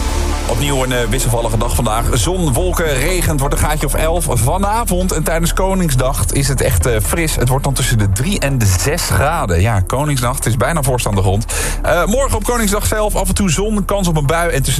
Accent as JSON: {"language": "Dutch", "town": "Rotterdam", "region": "South Holland", "country": "Netherlands", "said": "Nou, ik kom uit Rotterdam, ik vind het gewoon een kutstad."}